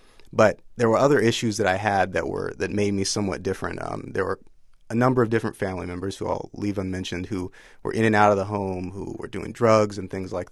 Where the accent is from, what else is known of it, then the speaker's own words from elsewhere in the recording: Fresno, California, United States; We lived on the bad side of town. I'm from Fresno, California, and we lived on the southwest and southeast side of town